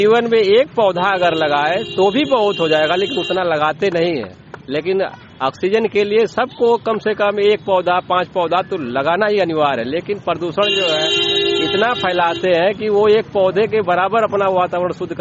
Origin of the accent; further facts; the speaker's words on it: Shahpur Bahor Rai, Uttar Pradesh, India; ग्राम Shahpur बहोर राय।